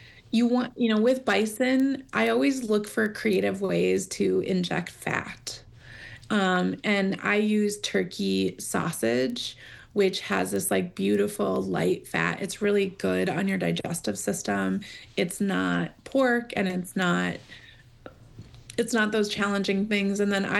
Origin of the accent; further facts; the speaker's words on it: Pine Ridge Indian Reservation, South Dakota, United States; I am a citizen of the Oglala Lakota Nation, born and raised on the Pine Ridge Indian Reservation.